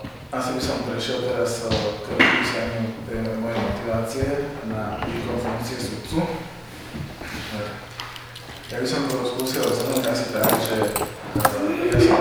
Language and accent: Slovak; Bratislava, Bratislava Region, Slovakia; pochádzam z Bratislavy, v súčasnosti pôsobím ako advokát.